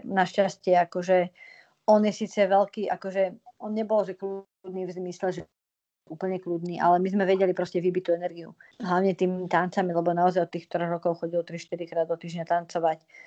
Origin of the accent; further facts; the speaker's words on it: Bratislava, Bratislava Region, Slovakia; Ja poznám teda Bratislavu veľmi dobre, veď žijem tu teda od narodenia.